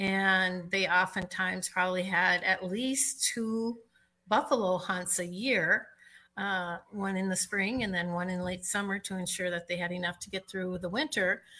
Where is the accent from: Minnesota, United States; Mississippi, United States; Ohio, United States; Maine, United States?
Minnesota, United States; like I grew up up in Stearns County, where the quarries are deep, deep, deep, deep, deep, where they cut all the granite out of it.